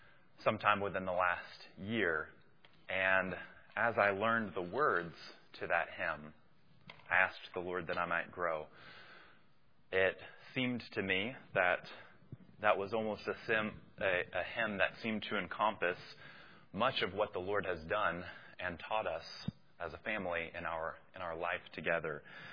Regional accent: Boone, North Carolina, United States; born there; I was born in 1990 in Boone, North Carolina.

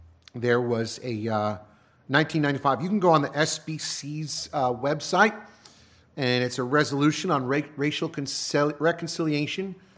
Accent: New York, United States; We're from New York, so we have our own issues up here.

